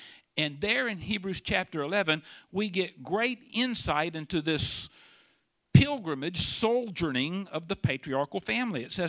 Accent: Houston, Texas, United States; Houston. Are you really? How about that? Me too. Seventh generation. My kids are seventh generation Houstonians.

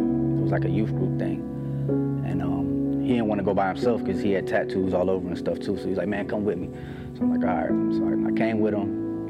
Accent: Pontiac, Michigan, United States; moved away; I'm originally from Michigan. I moved here about 4 years ago. I grew up in a city called Pontiac. It's right outside of Detroit.

